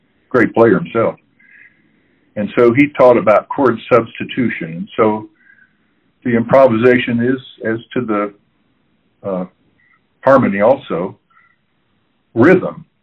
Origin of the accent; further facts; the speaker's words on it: Kansas City, Missouri, United States; I was born in Kansas City, Missouri. I lived here most of my life, except for a year and a half or 2 years.